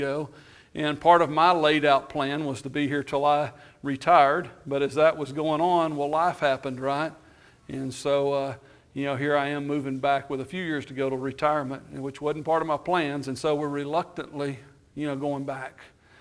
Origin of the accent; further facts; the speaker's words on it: Texas, United States; also born or lived in Houston area; And he was the preacher in the little congregation I grew up in West Texas, and I was just a kid